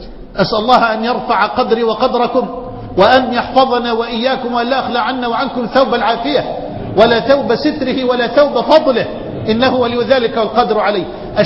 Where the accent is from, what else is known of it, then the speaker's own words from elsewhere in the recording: Egypt; في رجل عندنا في مصر من أهل الفضل مرض